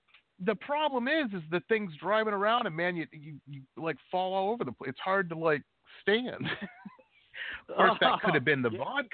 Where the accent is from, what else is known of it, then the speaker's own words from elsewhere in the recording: Detroit, Michigan, United States; like where you grew up in Chicago and where I grew up in Detroit.